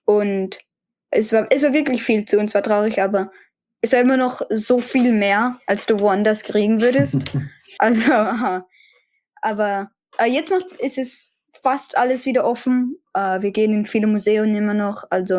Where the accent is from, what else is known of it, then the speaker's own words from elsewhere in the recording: Karlsruhe, Baden-Württemberg, Germany; born there; Ich bin geboren in Karlsruhe, also und meine Mutter, mein Vater auch, aber die Mutter meines Vaters ist aus Berlin